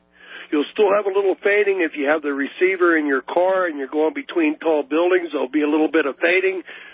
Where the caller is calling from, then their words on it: Pittsburgh, Pennsylvania, United States; Illuminati territory, right out of Pittsburgh.